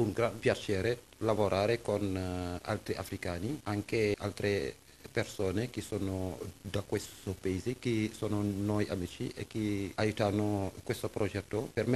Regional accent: Senegal; Italian is a second language; moved away as an adult; now in Italy; Da mio paese ho fatto un po' di artigiano

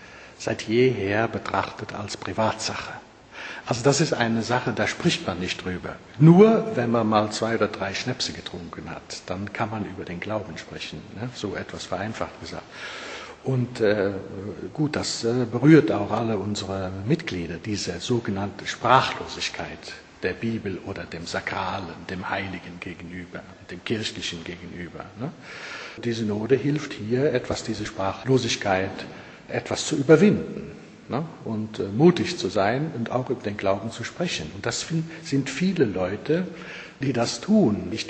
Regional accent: Eifel, Germany; now in Norway; ich bin schon lange dort oben, jetzt schon 27 Jahre. Ich bin aus der Eifel, das liebe ich zu sagen, weil nämlich aus der Eifel zu sein bei uns während der Schulzeit war eher ein negativer Stempel auch.

